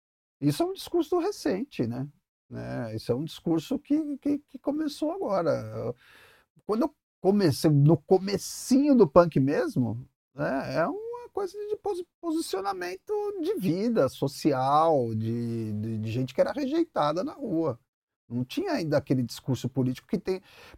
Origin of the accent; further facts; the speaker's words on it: São Paulo, Brazil; sou lá do bairro do Limão.